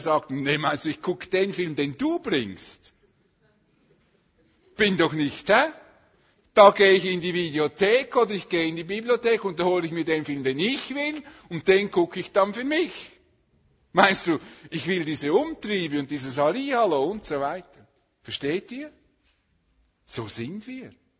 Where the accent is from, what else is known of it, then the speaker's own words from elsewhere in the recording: Switzerland; Wir leben von unserer Prägung als Schweizer eher zurückgezogen.